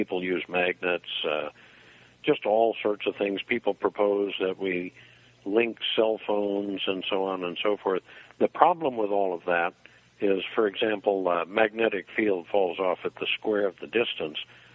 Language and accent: English; Missouri, United States; born there; I was born in Missouri 67 years ago, so the show-me principle is very important to me.